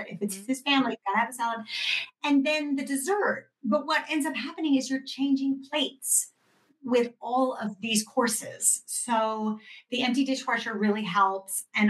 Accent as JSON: {"language": "English", "region": "Connecticut", "country": "United States", "tie": "born or raised there", "also_born_or_lived": "Los Angeles", "moved": "as an adult", "lives_now": "France", "said": "But actually, I grew up in Connecticut until I was about 18 on the East Coast. Then my whole family moved to L.A. I met my French husband in L.A."}